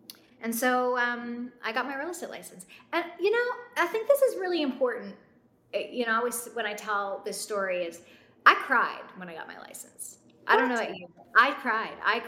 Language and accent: English; Canada; moved away as an adult; now in United States; I was born in Canada. I was raised in Canada, and I always knew that I wanted to be a country music artist. So at 18, I picked up and left